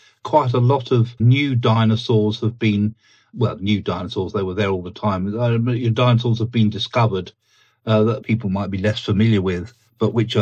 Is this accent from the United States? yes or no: no; South East England, United Kingdom; quite close to where I grew up in Sussex, in the Weald of Sussex